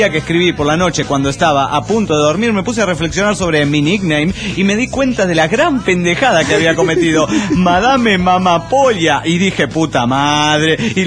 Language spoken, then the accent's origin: Spanish; Monterrey, Nuevo León, Mexico; de Monterrey, Nuevo León, México.